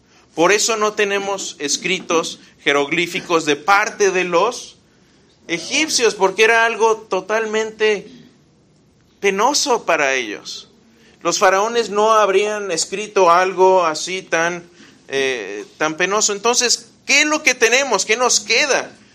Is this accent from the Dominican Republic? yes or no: no; Querétaro, Mexico; Yo soy de Querétaro. ¿Alguien de Querétaro acá? ¿Alguno de mis paisanos?